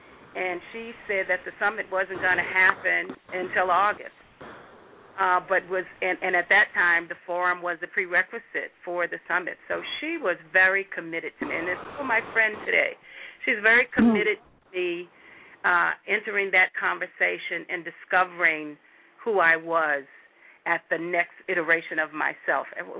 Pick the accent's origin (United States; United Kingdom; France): United States; Rock Run, Virginia; My hometown is in Rock Run, Virginia. So, yes, I am very much come from roots of a country girl with a Bay Area flavor.